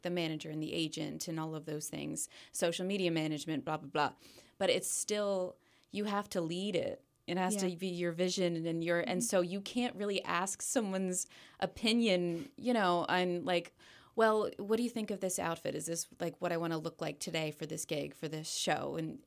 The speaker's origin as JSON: {"language": "English", "town": "Pottstown", "region": "Pennsylvania", "country": "United States", "said": "I'm from Pottstown, Pennsylvania, which is about an hour from Bethlehem"}